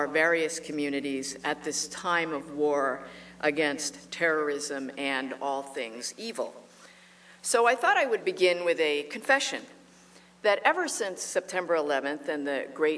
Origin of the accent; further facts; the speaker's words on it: New Jersey, United States; I'm a second-generation Chinese-American. I was born and raised in the East Coast, actually in the much-maligned state of New Jersey.